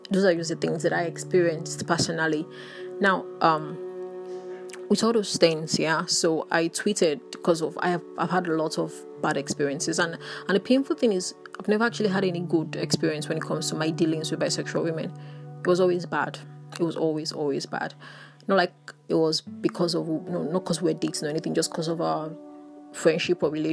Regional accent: Nigeria; I could actually experience as a Nigerian queer woman

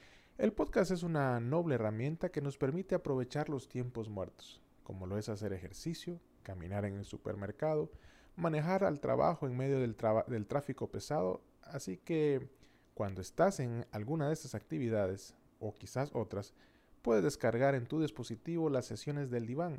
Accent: Costa Rica; also born or lived in Panama / Mexico; aunque soy de Costa Rica, este es un país hermoso donde pasé mis años de niñez y juventud y que me regaló parte importante de mi identidad. También he vivido en Panamá y México

